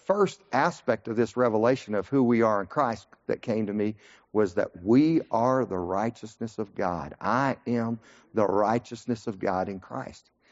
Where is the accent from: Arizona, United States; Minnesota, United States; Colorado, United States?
Colorado, United States; Lamar; Andrew Womack came to my hometown, Lamar, Colorado in 1978.